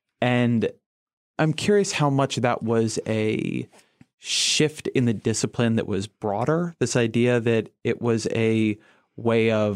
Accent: California, United States; I'm a Californian who is typically mistaken for a New Yorker because of, among other things, probably the speech patterns.

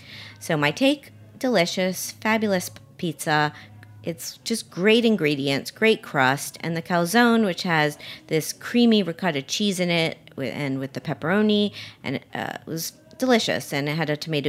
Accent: Miami, Florida, United States; Lou Cully opened an outlet in my hometown of Miami.

